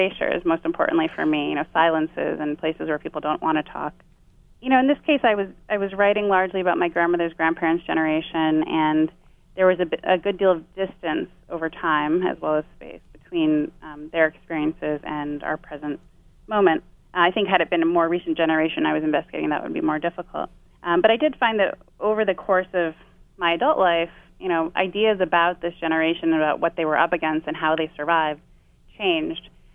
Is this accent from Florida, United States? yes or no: no; New York, United States; also born or lived in New Jersey; I grew up in New York, New Jersey, a million miles away, at least metaphorically.